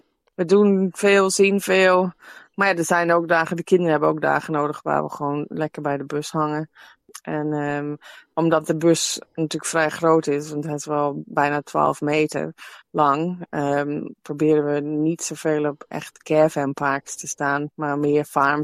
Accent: Netherlands; moved away as an adult; omdat we ook allebei geen familie hier hebben. Want ik kom dus uit Nederland en mijn partner komt uit Ierland.

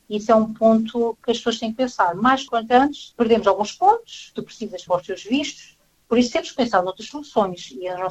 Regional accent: Lisbon, Portugal; porque nós somos de Lisboa

